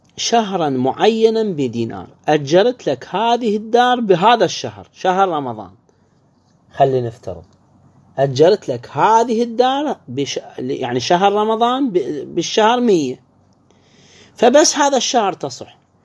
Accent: Iraq; اللي عندنا بالعراق

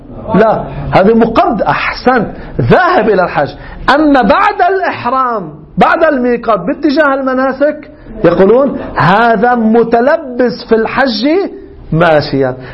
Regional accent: Lebanon; أنا الناذر، أنا لبناني، طارة أنظر من لبنان، طارة أنظر من إيران

